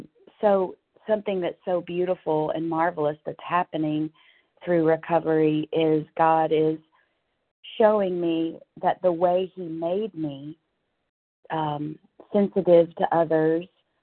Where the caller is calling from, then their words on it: Fairview, Tennessee, United States; Good morning. I'm calling from Fairview, Tennessee.